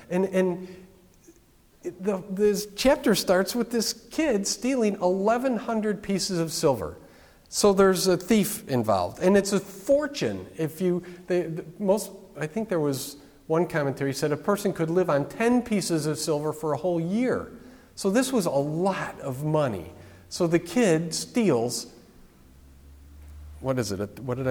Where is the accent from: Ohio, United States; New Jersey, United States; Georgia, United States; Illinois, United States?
Illinois, United States; Chicago; When I grew up in Chicago, I remember people driving around with a little statue on there.